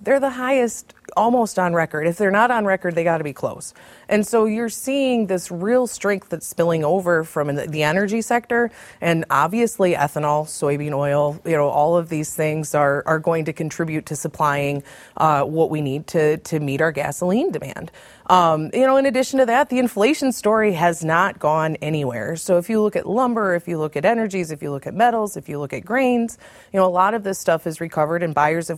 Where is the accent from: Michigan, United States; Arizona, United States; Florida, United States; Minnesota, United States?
Michigan, United States; in the soft red wheat areas, my home state of Michigan, you know, we can't buy a string of dry days.